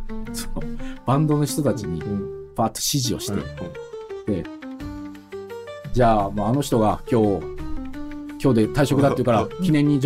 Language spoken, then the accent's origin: Japanese; Goto Islands, Nagasaki, Japan; で長崎の五島列島ですって言ったら